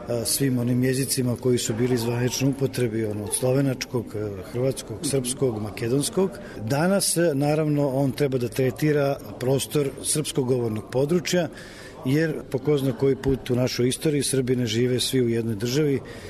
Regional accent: Novi Sad, Vojvodina, Serbia; ja kao rođeni Novosađanin koji sam odrastao u ovome gradu

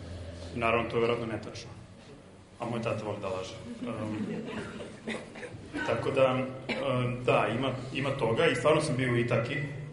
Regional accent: Vladimirci, Šumadija and Western Serbia, Serbia; Ja sam stvarno iz Vladimiraca.

